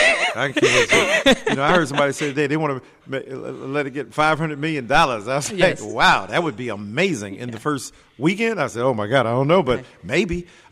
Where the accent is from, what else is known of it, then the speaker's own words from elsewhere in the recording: Detroit, Michigan, United States; Growing up in Detroit, the experiences of racism that I had confronted.